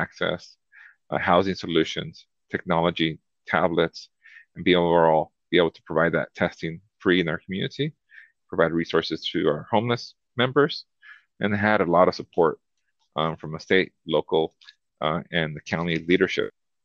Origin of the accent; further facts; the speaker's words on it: Los Angeles, California, United States; born there; given that my family immigrated from Mexico when I was born in Los Angeles